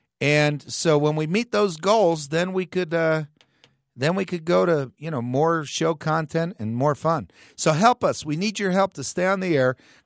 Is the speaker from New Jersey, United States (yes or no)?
yes; New Jersey, United States; You know, I don't know. I'm from New Jersey.